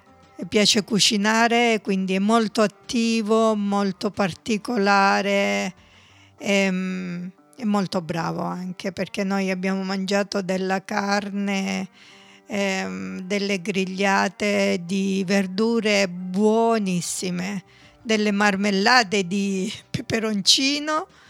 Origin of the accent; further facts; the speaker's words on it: Nardò, Apulia, Italy; A Nardò è, inutile dirlo, è la mia città d'origine, dove sono nata. E sono molto legata a Nardò.